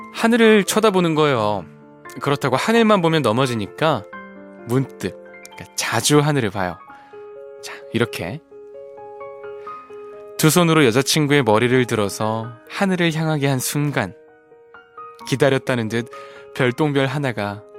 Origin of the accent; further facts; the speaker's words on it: Seoul, South Korea; born there; 제가 서울 태생이거든요.